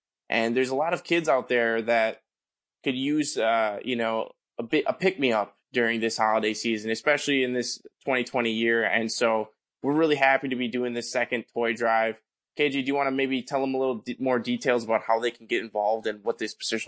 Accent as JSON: {"language": "English", "region": "Wisconsin", "country": "United States", "said": "This is where we have feet on the ground. We're from Wisconsin."}